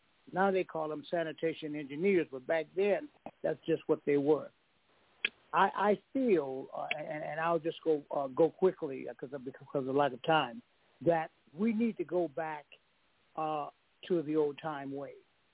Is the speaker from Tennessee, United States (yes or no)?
yes; Memphis, Tennessee, United States; I'm from Memphis, Tennessee, and I used to play right there in the Mallory Hotel parking lot where Dr. King was killed.